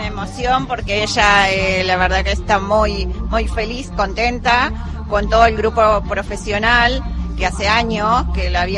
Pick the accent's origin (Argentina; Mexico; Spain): Argentina; Escobar, Buenos Aires Province; No, porque nosotros somos de acá de la provincia, somos de Escobar, entonces íbamos y veníamos todo el tiempo viajando.